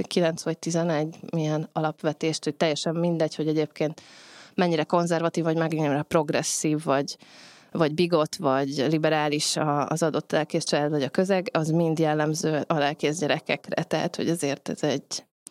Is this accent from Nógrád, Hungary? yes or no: no; Nyíregyháza, Szabolcs-Szatmár-Bereg, Hungary; ez a nyíregyházi gyerek és kamaszkorom, és szintén meghatározza a világlátásomat.